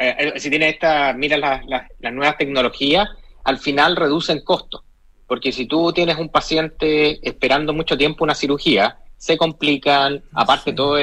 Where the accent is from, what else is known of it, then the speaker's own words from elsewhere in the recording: Chile; moved away as an adult; now in United States; yo soy cirujano originalmente de Chile, trabajé toda mi vida en el sistema público. Yeah. Y me vine para acá, sí, a Silicon Valley hace ya casi 8 años